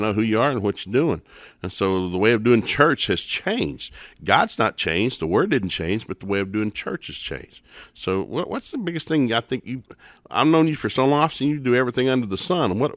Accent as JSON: {"language": "English", "region": "Tennessee", "country": "United States", "tie": "born or raised there", "said": "I grew up in East Tennessee in a country home."}